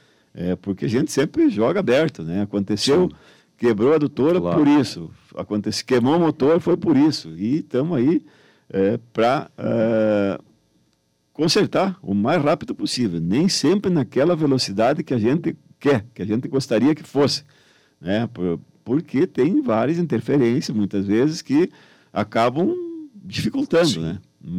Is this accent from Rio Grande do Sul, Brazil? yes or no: yes; Santo Augusto, Rio Grande do Sul, Brazil; now in Passo Fundo, Brazil; Quando eu cheguei aqui em Passo Fundo, que eu vim lá do Santo Augusto, da região das Missões, para cá, não tinha.